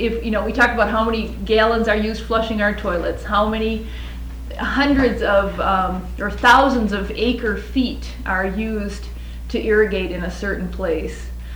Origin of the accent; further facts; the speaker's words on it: Minnesota, United States; I come from Minnesota, where water is plentiful